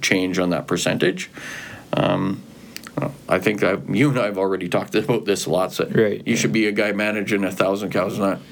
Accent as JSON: {"language": "English", "town": "St. Thomas", "region": "Ontario", "country": "Canada", "tie": "born there", "said": "Well, I was born in Ontario."}